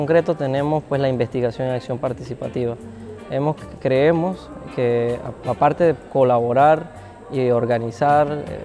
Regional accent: Chiriquí, Panama; vengo de la provincia de Chiriquí, en el occidente de Panamá.

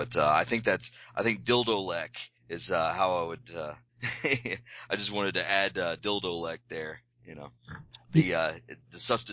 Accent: the South, United States; And as a Southerner, you know, that the imperial capital is our enemy.

